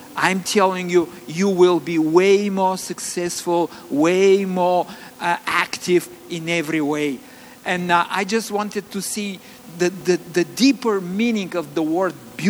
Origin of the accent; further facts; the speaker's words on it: Bulgaria; accent: Bulgarian; English is a second language; And if I can pronounce it right with my Bulgarian accent.